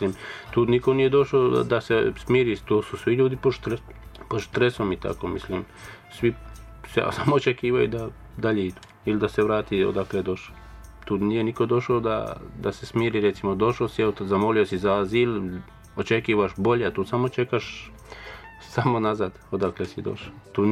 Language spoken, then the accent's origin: Bosnian; Bosnia & Herzegovina; moved away as an adult; došao sam pod stresom iz Bosne, kuću zapaljena, dijete mi je operirano ovdje